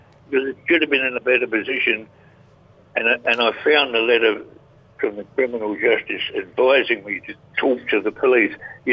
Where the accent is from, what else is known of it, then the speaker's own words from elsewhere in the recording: England, United Kingdom; now in Australia; I know I'm English, I'm British, I'm Aussie too, mate.